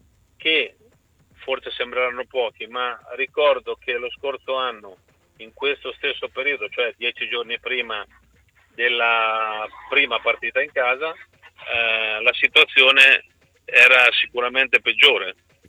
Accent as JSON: {"language": "Italian", "town": "Ancona", "region": "Marche", "country": "Italy", "said": "io sono anconetano e so che questo è un vizio di noi anconetani."}